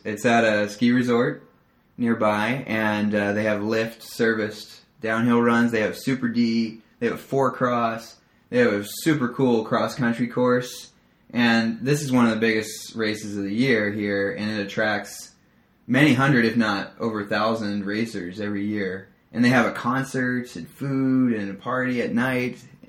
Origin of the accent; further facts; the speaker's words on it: San Francisco, California, United States; now in South Korea; I'm from around San Francisco.